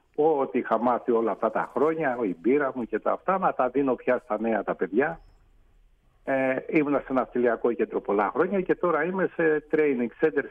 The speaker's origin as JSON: {"language": "Greek", "town": "Piraeus", "region": "Attica", "country": "Greece", "tie": "born or raised there", "also_born_or_lived": "Kefalonia", "said": "Καταγωγή Κεφαλονιά, βέβαια είναι 2-3 γενιές πίσω, αλλά γέννημα Θρέμα, Πειραιά, πατέρας, μάνα, παππούς. Μάλλον Πειραιά πια. Έχω ξεφύγει από τις ρίζες μου, δυστυχώς. Ναι, Πειραιάς."}